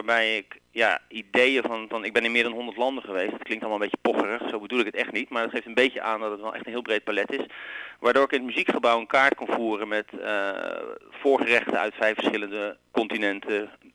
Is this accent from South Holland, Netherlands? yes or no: no; Volendam, North Holland, Netherlands; born there; Ik ben geboren in Volendam, of all places.